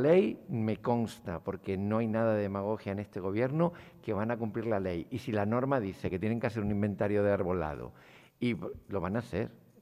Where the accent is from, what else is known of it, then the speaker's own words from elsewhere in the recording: Canary Islands, Spain; como en algunos lugares donde se hacen campos de golf en las tierras canarias, de donde vengo